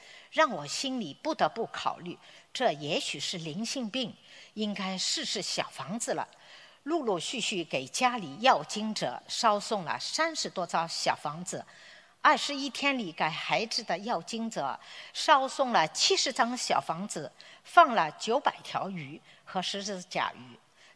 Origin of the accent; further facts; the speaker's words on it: Melbourne, Victoria, Australia; 我来自墨尔本